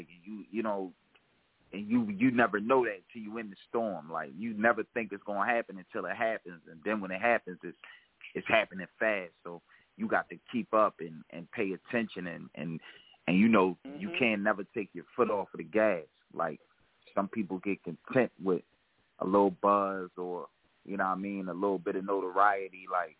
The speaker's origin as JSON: {"language": "English", "town": "Philadelphia", "region": "Pennsylvania", "country": "United States", "tie": "born or raised there", "said": "You got to understand, as a kid growing up in Philly, these guys was my window to the world."}